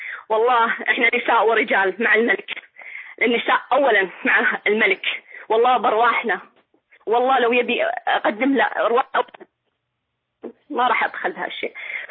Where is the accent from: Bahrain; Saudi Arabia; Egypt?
Bahrain; أنا مواطنة، ما راح يعني أقول لك أنا مجنسة، بس أنا بحرينية مواطنة